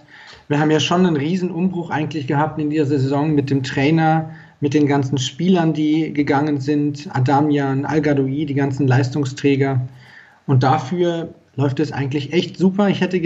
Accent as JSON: {"language": "German", "town": "Regensburg", "region": "Bavaria", "country": "Germany", "said": "ich bin 30, ich komme aus Regensburg"}